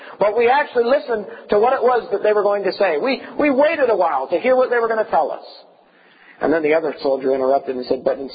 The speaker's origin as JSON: {"language": "English", "region": "the South", "country": "United States", "said": "I'm from the South, and everybody's a Christian in the South, so they say."}